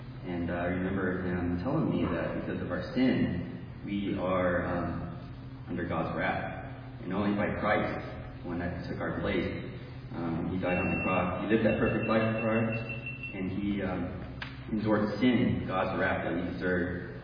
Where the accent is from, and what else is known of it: San Francisco, California, United States